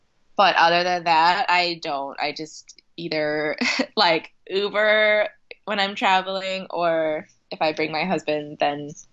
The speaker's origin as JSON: {"language": "English", "town": "Glenview", "region": "Illinois", "country": "United States", "tie": "born or raised there", "said": "So I grew up outside of Chicago in a suburb called Glenview."}